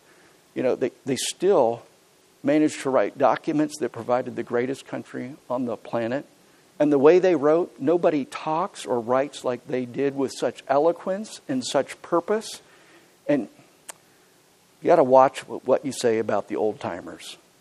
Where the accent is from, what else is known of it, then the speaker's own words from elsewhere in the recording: Huntingdon, Pennsylvania, United States; I grew up in Huntington, Pennsylvania.